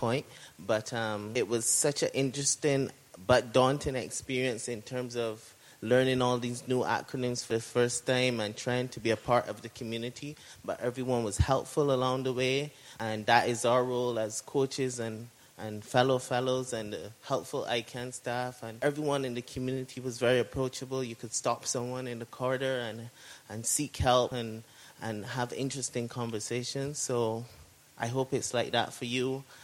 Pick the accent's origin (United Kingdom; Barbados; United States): Barbados; I'm from Barbados, an island in the Caribbean. Great to be here.